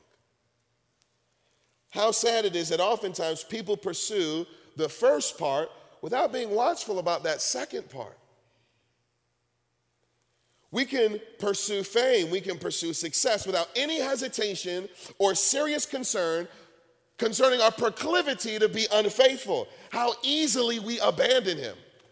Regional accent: Detroit, Michigan, United States; You know, when I grew up in Detroit, and so when we played Little League, you know, we were always sponsored by like a local mom and pop pizza shop.

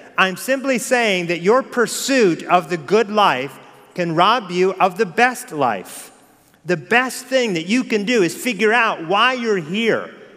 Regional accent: West Coast, United States; So growing up on the West Coast, I had the opportunity a number of times to visit Disneyland

